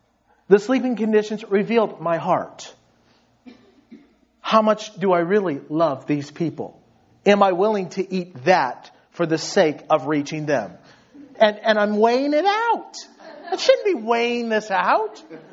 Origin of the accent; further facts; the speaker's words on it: Yorba Linda, California, United States; I'm an American. That which I despise, I am. I'm a yuppie. Man, I rip on yuppies. I'm a yuppie. I'm a Yorba Linden yuppie.